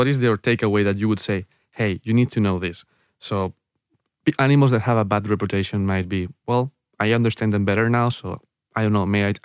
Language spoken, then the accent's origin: English; Spain; My hometown is like 1 hour away from Madrid. It's near the mountains.